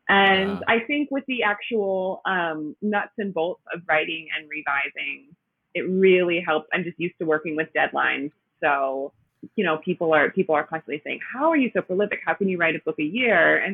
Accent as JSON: {"language": "English", "town": "Milwaukee", "region": "Wisconsin", "country": "United States", "said": "No, I'm actually from the Milwaukee area."}